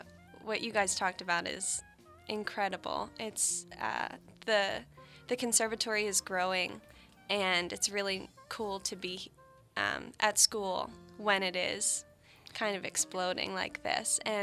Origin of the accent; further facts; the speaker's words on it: Villanova, Pennsylvania, United States; And I am from Villanova, Pennsylvania.